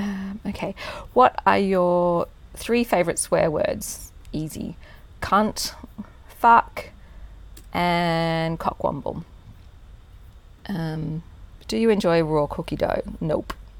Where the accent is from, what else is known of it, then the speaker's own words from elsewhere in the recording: Australia; Are you from New Zealand? No, I am not. I am from Australia.